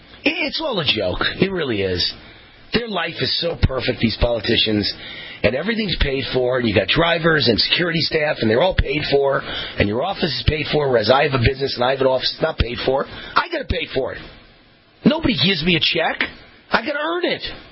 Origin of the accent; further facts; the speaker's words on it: Youngstown, Ohio, United States; I'm originally from Youngstown, Ohio, a city 65 miles south of Cleveland.